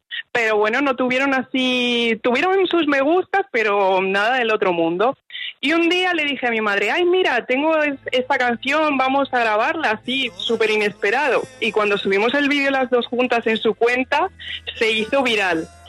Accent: Spain; born there; Pues sí, mi madre es cubana, pero yo soy española. Yo nací en España, pero tengo sangre cubana y sangre española por mis venas.

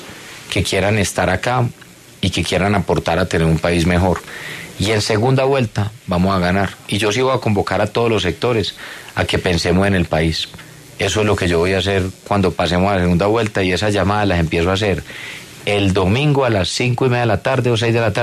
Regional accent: Colombia; ¿no nos podremos poner de acuerdo con eso como colombianos?

